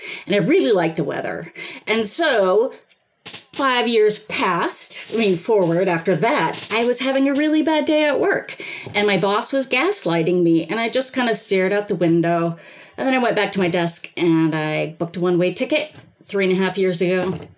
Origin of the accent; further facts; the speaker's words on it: United States; they're going to burn me because I'm an American, not because I'm a witch.